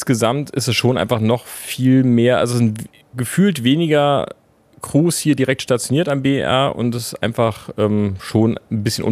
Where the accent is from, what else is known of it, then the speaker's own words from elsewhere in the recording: Berlin, Germany; born there; also born or lived in Leipzig; ich bin zum Beispiel gebürtiger Berliner, habe dann 6 Jahre in Leipzig gearbeitet, hatte in der Zeit aber schon einen Antrag nach Berlin laufen und bin dann nach Berlin versetzt worden.